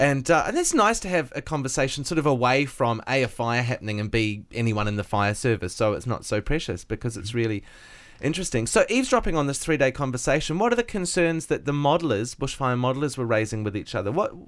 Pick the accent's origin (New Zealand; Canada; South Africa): New Zealand; Wellington; I grew up in Wellington in New Zealand